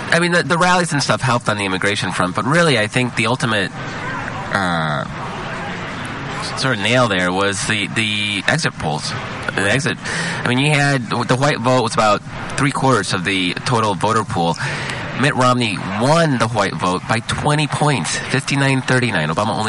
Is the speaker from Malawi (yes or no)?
no; El Salvador; now in United States; I'm an immigrant. I came to this country from El Salvador during the Salvadoran Civil War, so this is an issue dear to me